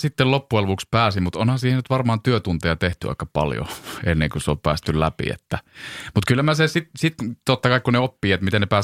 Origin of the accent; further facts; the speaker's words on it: Joroinen, South Savo, Finland; Mä oon Joroisista kotoisin, tuolta Kuopion ja Mikkelin puolesta välistä. Niin siellä mä olen viettänyt kukkeaan 90-luvun.